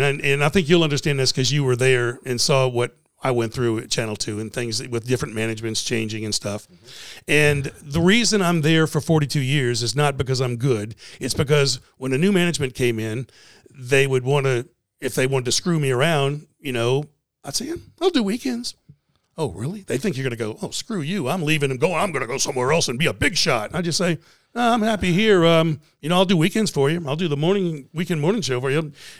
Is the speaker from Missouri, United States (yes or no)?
no; New Orleans, Louisiana, United States; I grew up in New Orleans watching a guy named Nash Roberts, who anybody from New Orleans that may be listening to your show